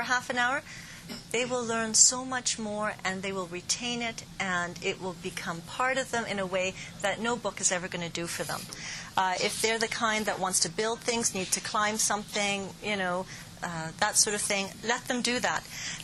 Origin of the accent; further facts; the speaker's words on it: Surrey, British Columbia, Canada; I come from Surrey, so, you know, my kids spend very little time outside now that they're older.